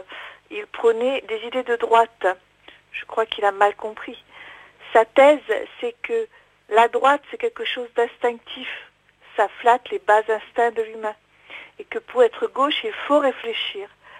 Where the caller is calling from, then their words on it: Château-Thierry, Hauts-de-France, France; de Château-Thierry.